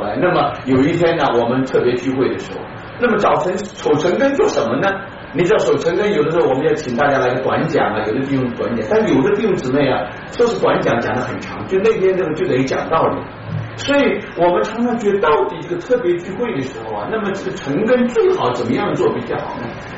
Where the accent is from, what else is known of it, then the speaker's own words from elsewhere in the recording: Brazil; 我们从我是从巴西来的